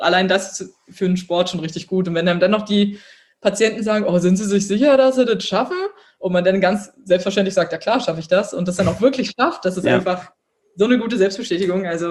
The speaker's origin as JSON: {"language": "German", "region": "Berlin", "country": "Germany", "said": "ich komme aus Berlin, ich habe eine große Fresse"}